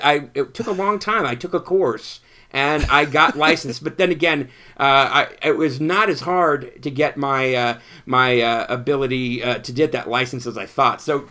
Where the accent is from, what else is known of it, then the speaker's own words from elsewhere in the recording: Midwest, United States; You know, I'm from the Midwest. You know, I've lived all over the country, but never have I had to experience having the inability to make a left-hand turn.